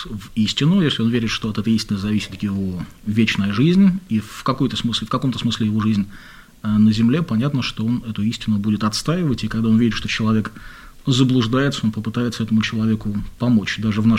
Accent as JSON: {"language": "Russian", "town": "Vyborg", "region": "Leningrad Oblast", "country": "Russia", "tie": "born or raised there", "said": "когда я еще жил в родном городе Выборге"}